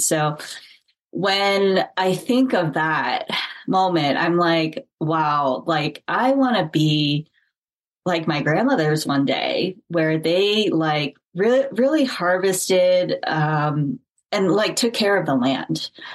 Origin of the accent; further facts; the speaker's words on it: Dallas, Texas, United States; was born and raised in Dallas, Texas. And, you know, one of the few kind of Asians in Dallas at that time.